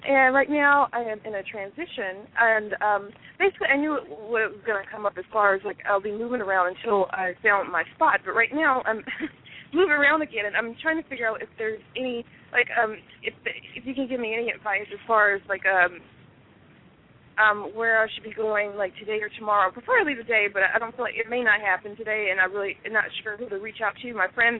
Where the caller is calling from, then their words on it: California, United States; I'm calling from California.